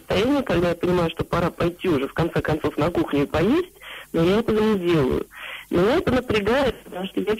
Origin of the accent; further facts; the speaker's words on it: Moscow, Russia; я из Москвы, мне 29 лет.